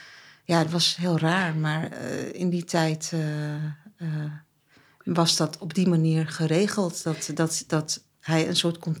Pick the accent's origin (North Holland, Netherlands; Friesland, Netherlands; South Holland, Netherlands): North Holland, Netherlands; Amsterdam; born there; Mijn ouders komen uit Turkije. Ik ben geboren in Amsterdam-Oost.